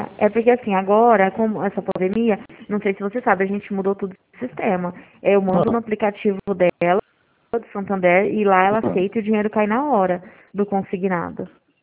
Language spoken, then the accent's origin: Portuguese; Dracena, São Paulo, Brazil; eu sou daqui de Dracena